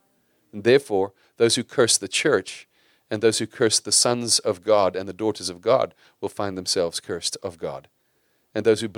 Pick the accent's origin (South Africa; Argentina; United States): South Africa; I love being South African, and I celebrate some things South African